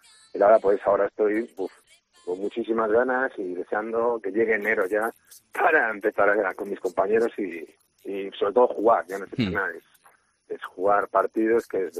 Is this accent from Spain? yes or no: yes; Cangas, Galicia, Spain; al final pues vengo de Cangas, que me parece muy caliente